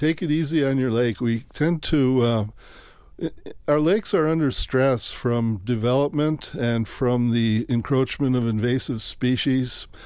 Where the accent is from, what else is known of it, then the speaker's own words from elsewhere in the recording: Two Rivers, Wisconsin, United States; I grew up in Two Rivers, which is on the shore of Lake Michigan, south of Green Bay, about an hour north of Milwaukee.